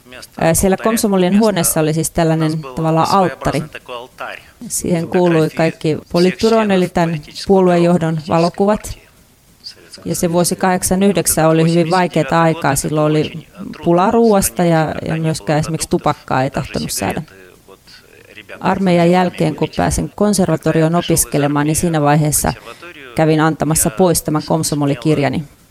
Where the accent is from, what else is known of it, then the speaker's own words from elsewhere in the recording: Kyiv Oblast, Ukraine; born there; Finnish is a second language; Minä synnyin Neuvostoliitossa 40 vuotta sitten. Se oli yksi neuvostotasavallan yksiköistä, Ukraina, aika lähellä Kiivin kaupunkia.